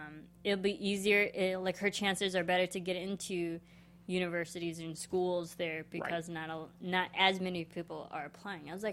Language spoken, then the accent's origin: English; Midwest, United States; I'm like, okay, I completely understand that because I am from the Midwest.